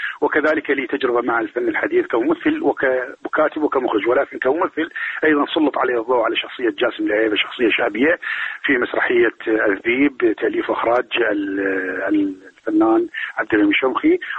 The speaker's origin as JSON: {"language": "Arabic", "town": "Jadida", "region": "Maysan", "country": "Iraq", "tie": "born or raised there", "said": "أنا من الجنوب، من محافظة ميسان حمارة، من منطقة صغيرة جدا اسمها جديدة، ولدت هناك."}